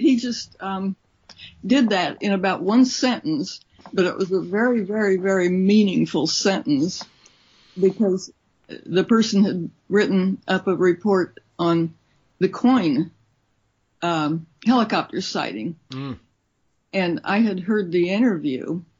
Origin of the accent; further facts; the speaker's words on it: Columbus, Ohio, United States; I grew up in Columbus, Ohio, where he lived